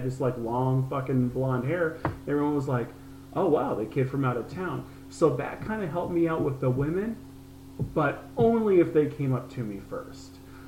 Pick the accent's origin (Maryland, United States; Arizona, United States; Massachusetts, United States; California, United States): California, United States; now in Elkhart, United States; when I moved here from California, I think initially people were interested in me because I was the kid from out of town.